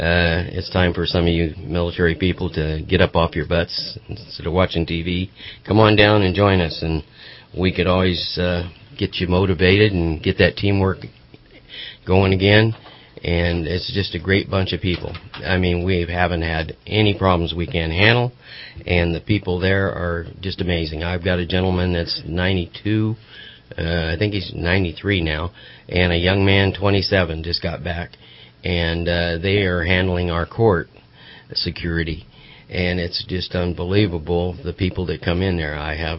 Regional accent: Van Nuys, California, United States; So I think it's where I grew up in Van Nuys, it was all about hot rods and cars.

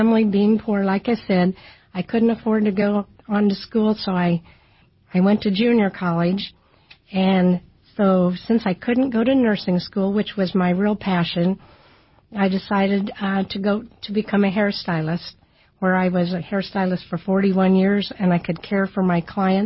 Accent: Kansas City, Kansas, United States; also born or lived in South Dakota; Well, I was born in South Dakota. I grew up a poor kid in KCK. And I've lived my whole life in the Kansas City area.

